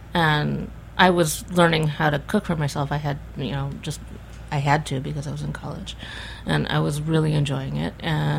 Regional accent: Michigan, United States; growing up in Michigan, and being Asian, you know, it just, I don't know, it really set you apart

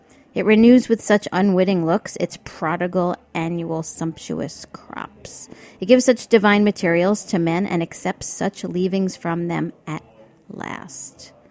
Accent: New York City, New York, United States; As a New Yorker, I go out there and I wonder why anybody would ever want to live any place but there.

